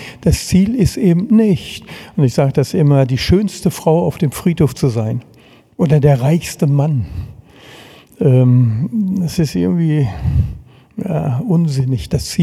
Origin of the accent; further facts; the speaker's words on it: North Rhine-Westphalia, Germany; Ich komme ja aus dem Ruhrgebiet, und da ist die Brieftaube das Rennpferd des kleinen Mannes.